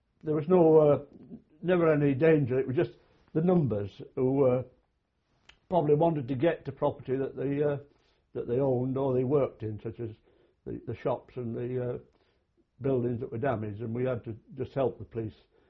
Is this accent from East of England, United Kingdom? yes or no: no; Settle, Yorkshire and the Humber, United Kingdom; born there; I was born in Settle, South Yorkshire.